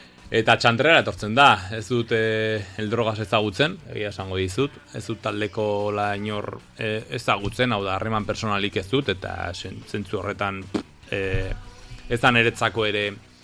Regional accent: Pamplona, Navarre, Spain; nire jaioterria, nire tokia, munduan, dela txantrea, orain abidez ez txantrean bizi, ba, bueno, baina txantrea egiteik oso gertu bai

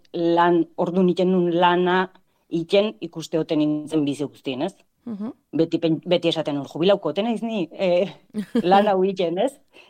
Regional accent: Lazkao, Basque Country, Spain; now in Ataun, Spain; Lazkaukoa naiz izatez, baino ataunen bizi naiz orain dela 12 urtetik, bi ume txiki dauzket eta orain dela 9 hilabetetik denda txiki baten jabe naiz. Bai, Lazkaon.

